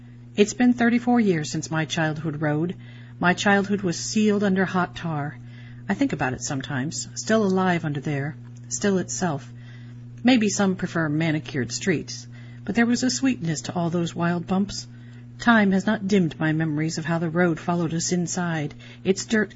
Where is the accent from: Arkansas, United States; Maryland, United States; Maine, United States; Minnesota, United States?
Maine, United States; Durham; The road, its contours hugging field and forest, ran through my hometown of Durham, Maine.